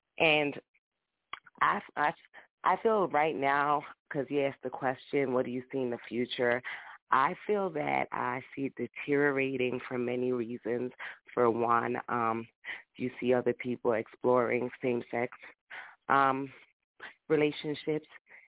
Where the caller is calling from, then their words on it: Philadelphia, Pennsylvania, United States; I'm calling from Philadelphia.